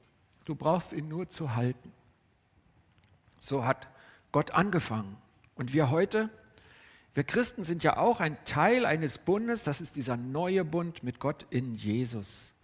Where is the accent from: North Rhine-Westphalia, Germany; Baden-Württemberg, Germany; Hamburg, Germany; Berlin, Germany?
Berlin, Germany; für mich als Berliner, Preußen ist ja ein bisschen größer gewesen, auch damals schon